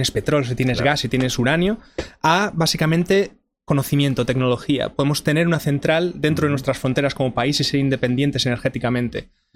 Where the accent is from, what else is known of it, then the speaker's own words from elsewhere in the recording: Madrid, Community of Madrid, Spain; Pues yo soy madrileño, uh-huh. yo nací y me crié en Madrid, en el barrio de Vallecas, y estudié ingeniería industrial en la Politécnica, en la UPM de Madrid.